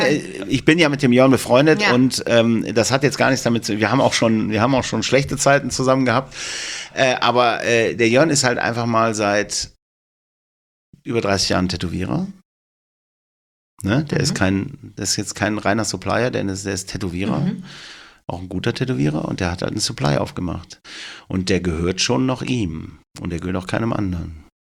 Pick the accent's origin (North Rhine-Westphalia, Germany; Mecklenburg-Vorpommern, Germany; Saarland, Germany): North Rhine-Westphalia, Germany; Duisburg; ich komme aus Duisburg, also es ist schon richtig.